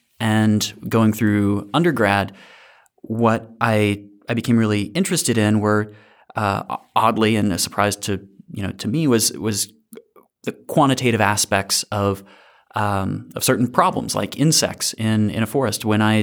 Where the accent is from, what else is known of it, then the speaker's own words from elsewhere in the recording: Alabama, United States; I grew up in North Alabama, though not Wisconsin, but in kind of this funny place that it's like North Alabama's, you know, covered in woods, but it also has a NASA installation in Huntsville, Alabama.